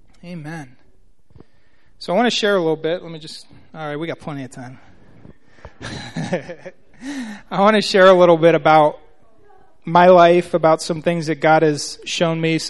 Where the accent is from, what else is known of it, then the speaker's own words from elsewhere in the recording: Canton, United States; So I grew up here in Canton, went to Christian school my whole life